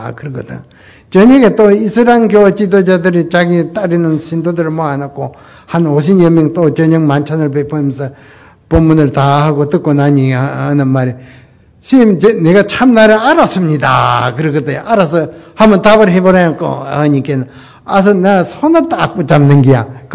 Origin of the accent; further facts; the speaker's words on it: Namhae, South Gyeongsang, South Korea; born there; 나는 저 남해에서 태어났습니다. 경상남도 그 남해군에서 태어났는데